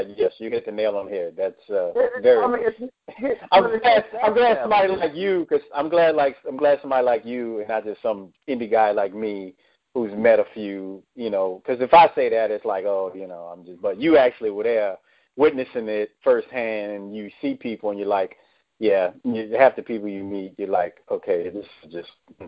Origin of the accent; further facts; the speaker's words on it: New Orleans, Louisiana, United States; because I grew up in New Orleans, so growing up there